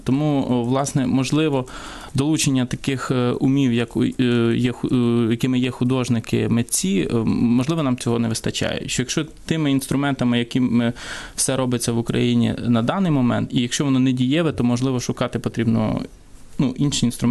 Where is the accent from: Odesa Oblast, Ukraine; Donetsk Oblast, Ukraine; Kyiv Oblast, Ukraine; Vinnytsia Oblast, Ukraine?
Vinnytsia Oblast, Ukraine; Vinnytsia; чому я як вінничанин завжди поправляв